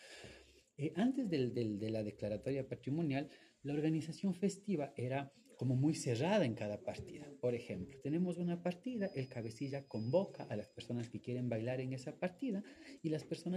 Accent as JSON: {"language": "Spanish", "town": "Píllaro", "region": "Tungurahua", "country": "Ecuador", "said": "yo soy de Píllaro y la casa de mi abuela está ubicada en cerca de la Plaza 24 de Mayo"}